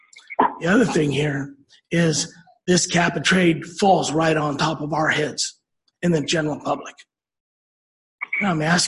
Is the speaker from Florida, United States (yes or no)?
no; California, United States; A little background about myself as I hail from California.